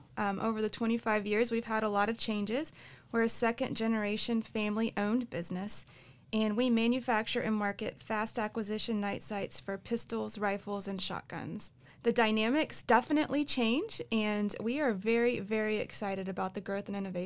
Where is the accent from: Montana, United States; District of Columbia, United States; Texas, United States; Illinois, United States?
Texas, United States; Fort Worth; we moved our family back home, which I'm from Fort Worth, so glad to be back.